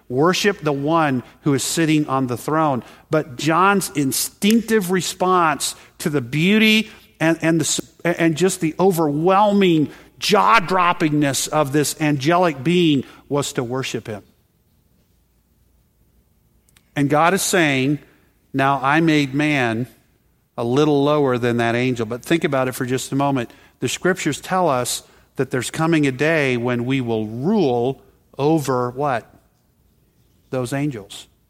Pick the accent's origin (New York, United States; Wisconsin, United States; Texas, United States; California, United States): Texas, United States; I grew up in Texas. The biggest mountain we have is the overpass